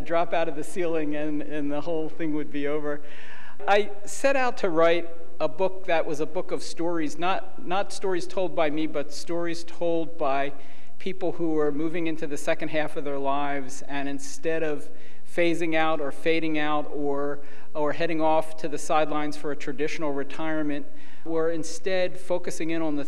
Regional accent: Philadelphia, Pennsylvania, United States; I'm from Philadelphia, and I come from a family of readers and a family that was deeply devoted to the public library.

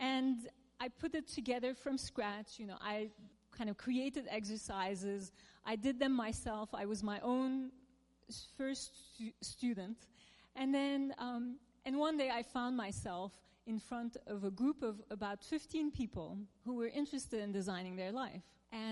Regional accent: Turkey; when I was growing up in Turkey, there was like a roadmap to being successful.

